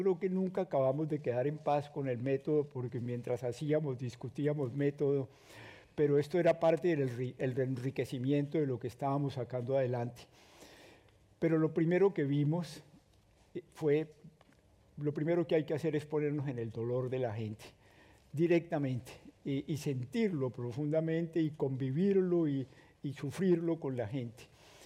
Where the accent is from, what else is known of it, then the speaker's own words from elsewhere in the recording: Germany; aceptar que nosotros, pues, que somos la patria de Goethe y somos la patria de Bach y somos la patria de Beethoven y somos la patria de Hölderlin